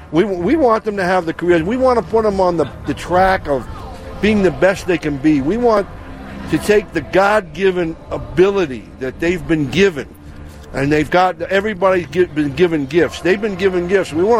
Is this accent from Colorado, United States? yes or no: no; New York City, New York, United States; I grew up in New York City, and there was like four different rock stations.